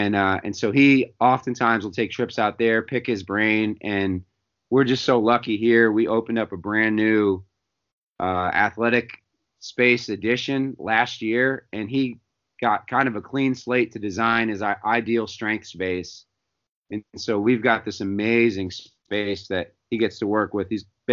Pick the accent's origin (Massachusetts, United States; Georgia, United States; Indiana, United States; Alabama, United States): Massachusetts, United States; growing up in Massachusetts, high school coaches out of season could have zero contact.